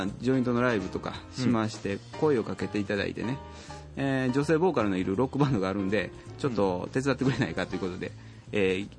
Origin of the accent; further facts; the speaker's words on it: Shiga, Japan; ここはもう地元に戻って、滋賀県の地元に帰ってきまして